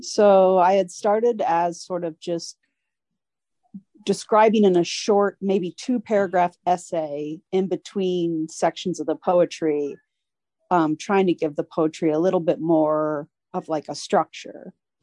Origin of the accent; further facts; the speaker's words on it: Virginia, United States; this book explores my childhood growing up in Northern Virginia, where I played soccer by different battlefields